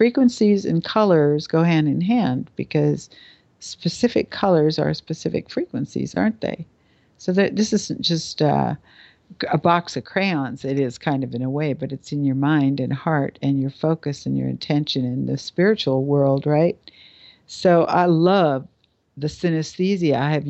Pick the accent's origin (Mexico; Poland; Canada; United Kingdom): Canada; now in United States; I was living in the U.S. and I'm Canadian and I didn't have my green card yet.